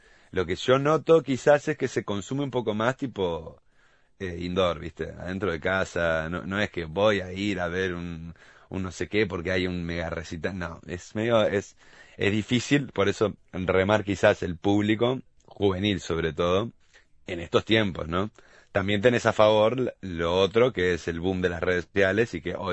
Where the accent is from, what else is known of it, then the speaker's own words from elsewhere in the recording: Solimar, Canelones, Uruguay; acá en Ciudad de la Costa, yo soy de Solimar.